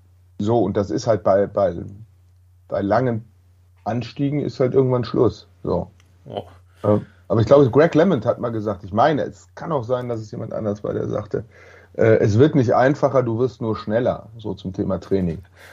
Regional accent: Bergisch Gladbach, North Rhine-Westphalia, Germany; also born or lived in Dortmund; Also ich bin gebürtiger Dortmunder und sozialisiert im Rheinland, wie ich immer sage, in Bergisch Gladbach.

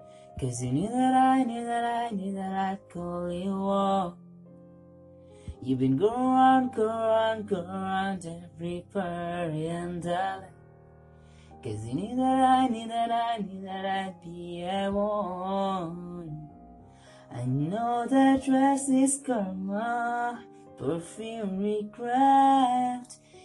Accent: Bangladesh; I am from Bangladesh. I am 17, a teenager

